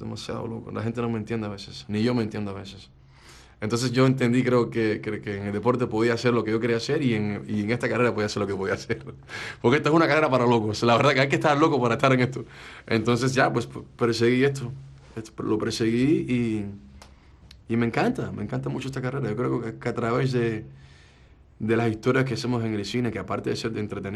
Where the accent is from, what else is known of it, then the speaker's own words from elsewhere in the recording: Cuba; now in United States; Esto no es mentira mía, así crecí yo en Cuba.